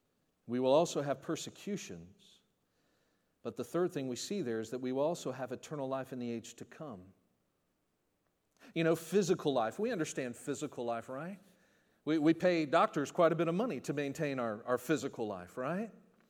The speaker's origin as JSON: {"language": "English", "town": "Orlando", "region": "Florida", "country": "United States", "tie": "born or raised there", "said": "You know, I grew up here. I was born and raised in Orlando. Obviously, this is the theme park capital of the world."}